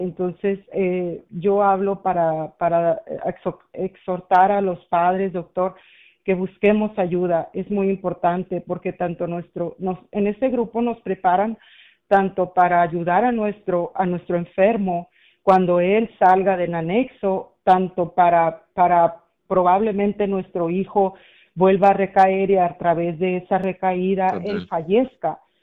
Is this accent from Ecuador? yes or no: no; Mexicali, Baja California, Mexico; yo soy de Mexicali, sí